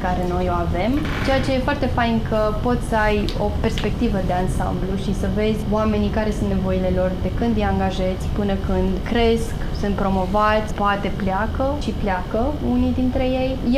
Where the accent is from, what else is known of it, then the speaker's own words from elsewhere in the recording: Alba Iulia, Alba County, Romania; Eu sunt din Alba Iulia, am terminat liceul de filologie, engleză și franceză. Bineînțeles că am venit la Cluj.